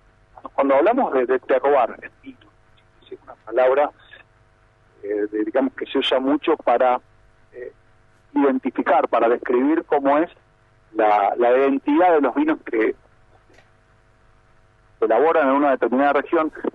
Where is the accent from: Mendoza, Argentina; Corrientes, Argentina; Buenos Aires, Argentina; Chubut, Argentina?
Mendoza, Argentina; Seguramente se debe notar en mi acento. Nací en Mendoza, me formé en Mendoza